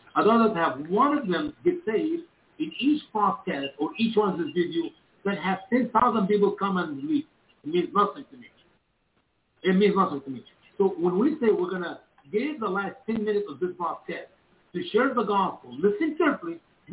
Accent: Egypt; English is a second language; moved away; we're going to talk about even coming to my home country, Egypt

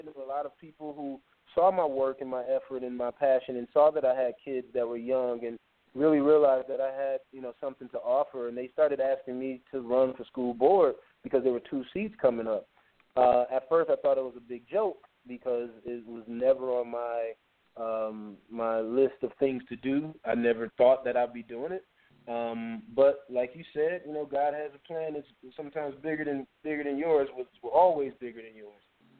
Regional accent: Detroit, Michigan, United States; I'm from Detroit, Michigan, and I tell people, you know, I went to high school in a little town called Beverly Hills, Michigan.

